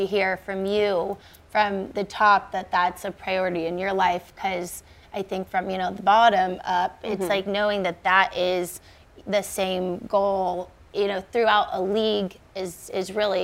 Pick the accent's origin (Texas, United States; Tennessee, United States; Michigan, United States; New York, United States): Texas, United States; Houston; I am from Houston, Texas